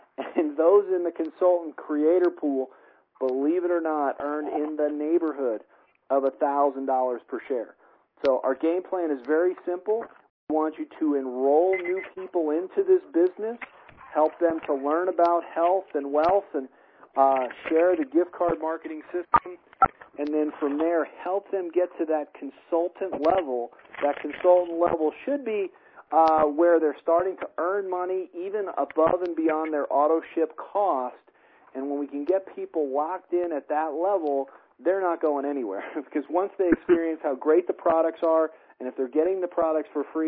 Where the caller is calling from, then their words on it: Colorado, United States; I'm calling in from Colorado.